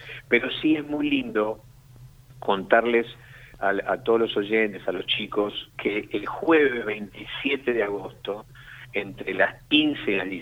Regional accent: Argentina; y que representan a quienes somos los argentinos

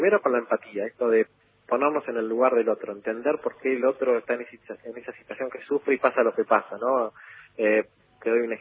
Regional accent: La Plata, Buenos Aires Province, Argentina; la filial de La Plata, de donde yo soy.

